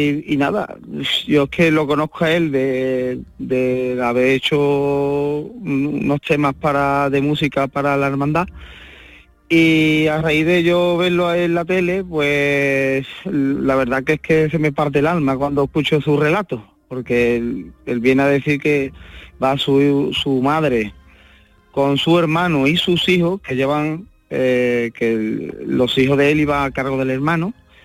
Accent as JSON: {"language": "Spanish", "town": "Seville", "region": "Andalusia", "country": "Spain", "said": "Yo soy de Sevilla"}